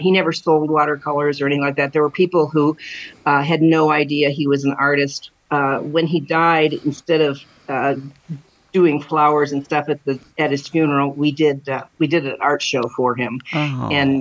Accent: Ohio, United States; I grew up in Northeastern Ohio, the daughter of an artist, actually.

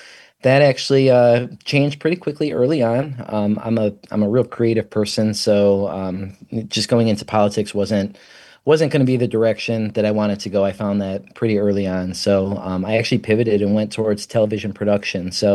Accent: Hammond, Indiana, United States; So I'm a lifelong region resident. I grew up in Hammond. I'm a graduate from Gavitt High School, which is now closed in Hammond, but I'm a graduate from class of 1999.

